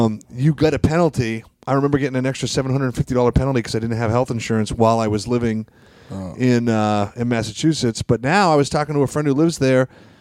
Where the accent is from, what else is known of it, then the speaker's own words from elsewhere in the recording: Canada; I'm from Canada.